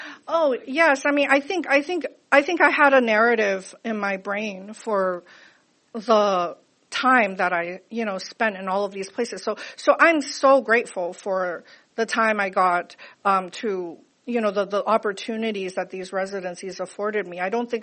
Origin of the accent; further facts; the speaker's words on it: California, United States; I might end up having to write another book, about growing up in the Silicon Valley